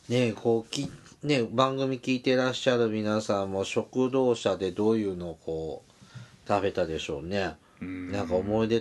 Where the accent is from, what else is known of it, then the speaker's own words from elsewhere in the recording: Kumamoto, Japan; さて、私は九州熊本出身なのですが